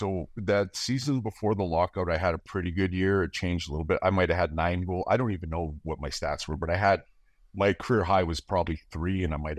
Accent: England, United Kingdom; I'm an English guy.

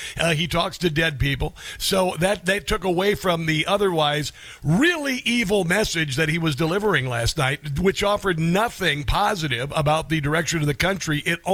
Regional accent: Omaha, Nebraska, United States; I know that. I'm from Omaha.

